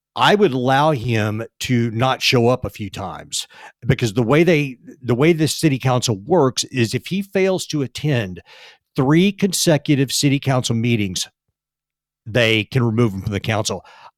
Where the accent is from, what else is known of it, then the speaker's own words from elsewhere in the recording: Texas, United States; I'm from Texas, and this is a Texas story